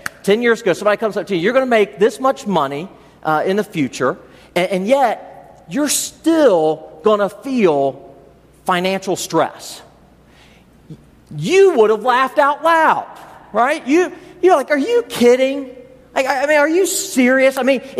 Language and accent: English; United States; No, I'm an American. I can't lower my standard of living. They might deport me, right?